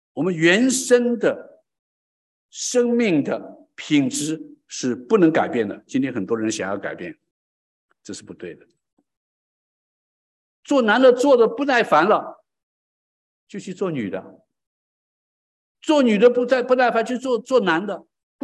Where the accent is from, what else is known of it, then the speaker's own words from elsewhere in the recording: China; 很有意思，我们中国人讲什么？把心挂起来